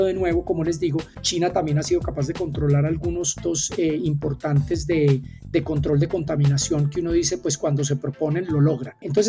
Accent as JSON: {"language": "Spanish", "country": "Colombia", "said": "como colombianos o como país"}